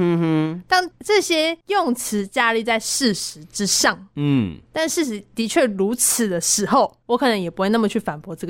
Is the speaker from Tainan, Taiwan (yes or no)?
no; Miaoli County, Taiwan; 像我们苗栗人，我跟我苗栗朋友就会一直说欸，我们苗栗国人要团结